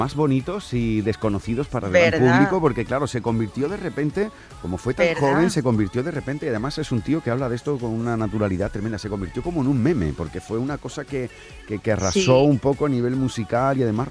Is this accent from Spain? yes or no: yes; Huelva, Andalusia, Spain; Oye, pues tienes que venir a mi Huelva, a mi tierra